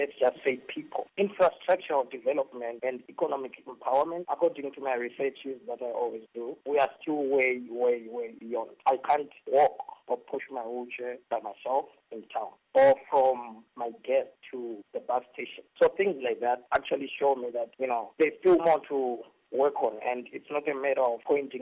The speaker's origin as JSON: {"language": "English", "country": "Zimbabwe", "second_language": "English", "said": "The first one was my accent, because the way I even pronounce my name, no one could understand it. So that was the first thing. And when you come from Zimbabwe, you were taught, like, you know, when you're saying \"ah,\" you're supposed to roll your tongue"}